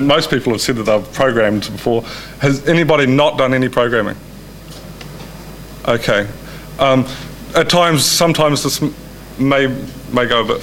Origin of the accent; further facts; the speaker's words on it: New Zealand; I'm from New Zealand.